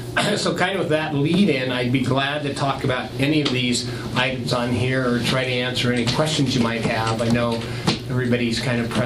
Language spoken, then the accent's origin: English; Denver, Colorado, United States; I grew up in Denver, Colorado